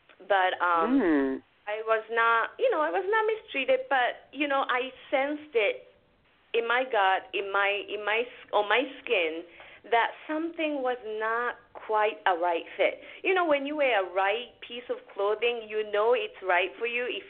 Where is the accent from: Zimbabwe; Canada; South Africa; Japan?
Japan; Gunma; now in Brooklyn, United States; I'm from Gunma, which is about 2 hours north of Tokyo. So I grew up in a borderline kind of like suburb and rural area of Japan.